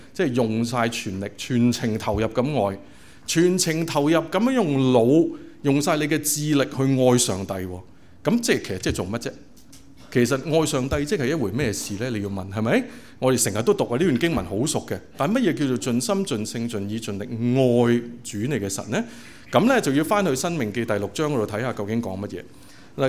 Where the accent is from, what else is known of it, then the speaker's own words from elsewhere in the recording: China; 咁我哋中國人咧又係啦